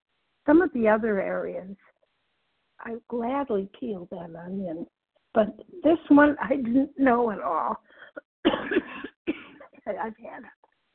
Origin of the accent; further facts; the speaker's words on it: Illinois, United States; I'm from Massachusetts. But all this happened when I was a little kid in Illinois.